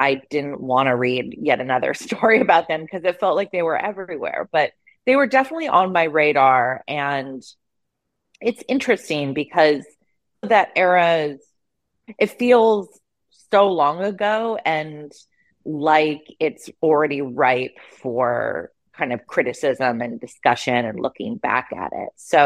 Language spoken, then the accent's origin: English; Santa Cruz, California, United States; I grew up in Santa Cruz, which is maybe like an hour and 15 minutes away from San Francisco. I did not like growing up there. It's kind of like an outdoorsy hippie town.